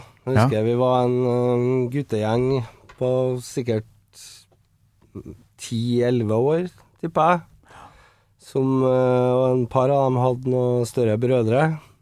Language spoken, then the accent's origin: Norwegian; Buvika, Trøndelag, Norway; Da er vi i Buvika. 2 mil utenfor Trondheim, cirka.